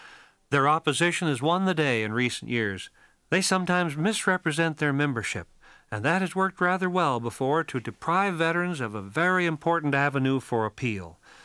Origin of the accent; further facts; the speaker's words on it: Cody, Wyoming, United States; a boy of 12 years when one of the largest relocation camps, Heart Mountain, was built right near my hometown of Cody, Wyoming.